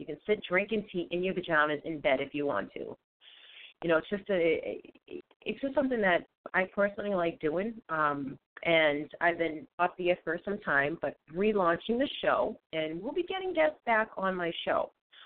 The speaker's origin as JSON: {"language": "English", "town": "Boston", "region": "Massachusetts", "country": "United States", "accent": "Bostonian", "said": "Now, sorry, my Bostonian accent butchers everything."}